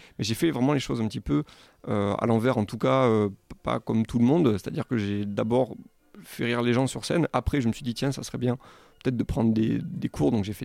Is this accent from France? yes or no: yes; Béziers, Occitanie, France; je suis donc originaire de Béziers.